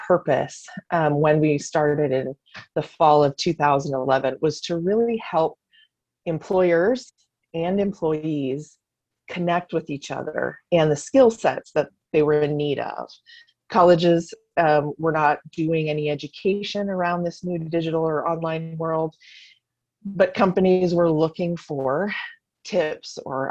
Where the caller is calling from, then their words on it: Farmington, Minnesota, United States; I'm tuning in from Farmington, Minnesota, which is just south of St. Paul.